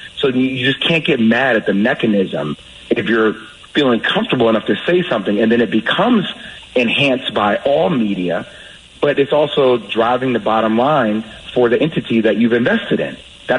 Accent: New Jersey, United States; I'm from Jersey, man.

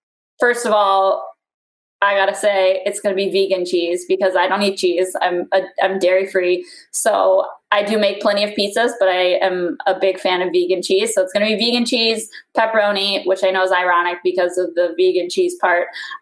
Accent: Florida, United States; I grew up in Florida.

